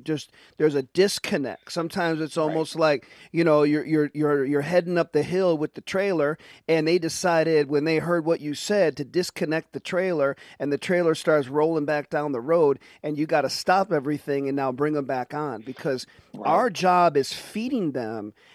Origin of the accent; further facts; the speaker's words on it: Detroit, Michigan, United States; You know, I come from Detroit, and a lot of Kojic churches in Detroit.